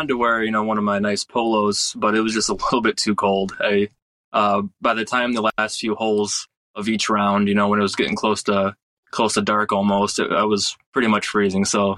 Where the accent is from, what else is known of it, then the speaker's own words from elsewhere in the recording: Michigan, United States; I've been with them for a while back in my home state of Michigan.